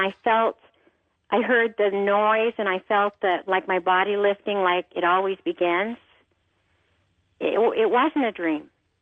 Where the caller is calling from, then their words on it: Salt Lake City, Utah, United States; Salt Lake City.